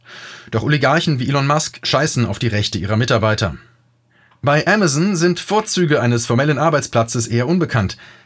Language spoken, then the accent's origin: German; West Germany, Germany; denn als Westdeutsche waren wir das Schaufenster, auf das unsere Schwestern und Brüder aus dem Ostblock voller Neid schauen sollten